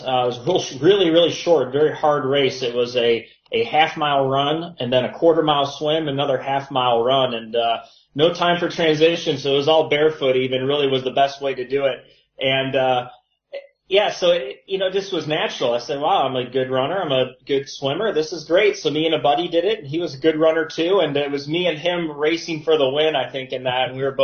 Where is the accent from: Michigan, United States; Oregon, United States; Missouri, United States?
Michigan, United States; I grew up in Michigan, so, you know, truthfully, it's one of the swimming states, along with California, Texas, Florida.